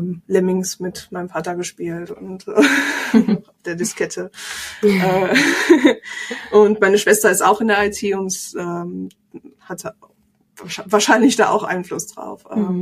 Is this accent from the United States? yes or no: no; Croatia; moved away as an adult; now in Bad Nauheim, Germany; ich komme eigentlich aus Kroatien, wo ich vorher 6 Jahre als Entwickler gearbeitet habe und bin vor 2 Jahren mit meinem damals Freund, jetzt Ehemann, nach Bad Nauheim gezogen.